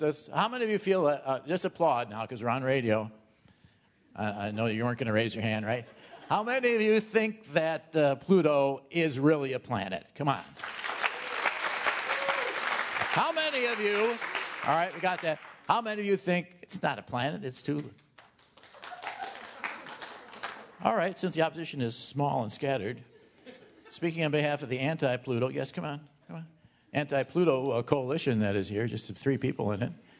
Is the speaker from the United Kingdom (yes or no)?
no; Milwaukee, Wisconsin, United States; I'm from Milwaukee, too. Winter is worse than Milwaukee because you're cold and you're in Milwaukee.